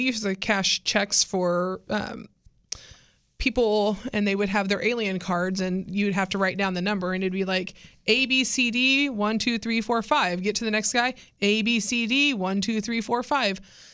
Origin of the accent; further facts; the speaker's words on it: Missouri, United States; born there; I was born in Missouri, so we're good.